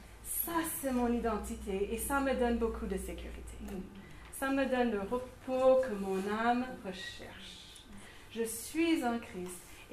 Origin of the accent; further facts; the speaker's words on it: United States; Par exemple, moi, je suis américaine.